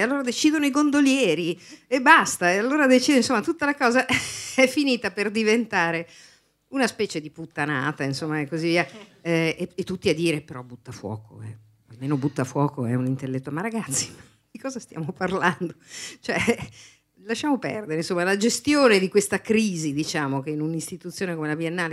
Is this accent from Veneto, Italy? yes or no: no; Milan, Lombardy, Italy; Io subito tempo e denaro perché sono di Milano